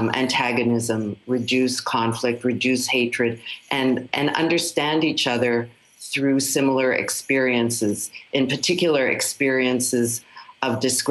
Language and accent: English; Toronto, Ontario, Canada; I grew up in a community of Holocaust survivors. I'm from Toronto